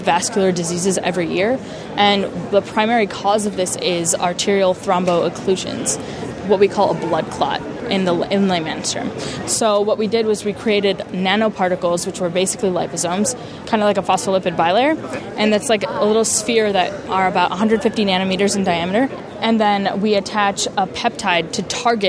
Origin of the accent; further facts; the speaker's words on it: Cleveland, Ohio, United States; I'm from Cleveland, Ohio.